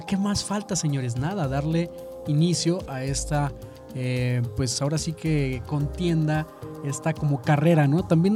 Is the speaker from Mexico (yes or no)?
yes; Mexico; por el hecho de que pues, somos mexicanos